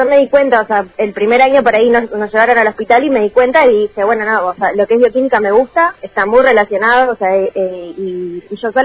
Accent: Río Grande, Tierra del Fuego, Argentina; fueguina, nacida, bueno, acá en Río Grande, en el 89, no soy tan vieja.

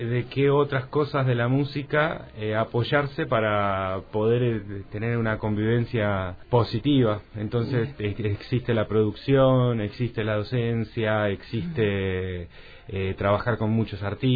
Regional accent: Río Grande, Tierra del Fuego, Argentina; now in La Plata, Argentina; Yo nací acá, sí, en Río Grande, sí. En el 84, sí. En el año 84. Viví en el barrio Mutual toda la vida, antes cerca del cono de sombra

